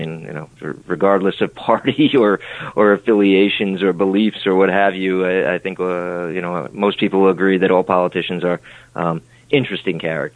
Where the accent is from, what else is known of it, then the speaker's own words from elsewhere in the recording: New York, United States; I grew up originally on Long Island in New York, attended the university at Albany and graduated there in 1999.